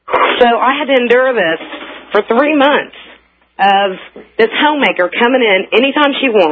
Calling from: Indiana, United States

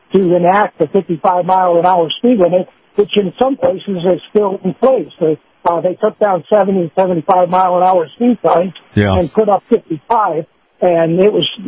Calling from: Arequipa, Peru; in Arequipa.

